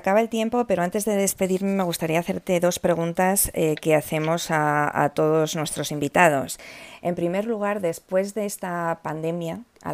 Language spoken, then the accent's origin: Spanish; Madrid, Community of Madrid, Spain; now in Miami, United States; Yo que vivo en Miami, pero viajo a Madrid, de donde soy originaria